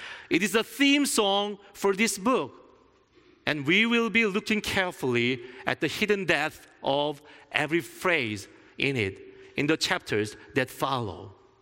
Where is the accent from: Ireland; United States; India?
United States; Los Angeles, California; now in Midland, United States; I do not agree, because I came from Los Angeles.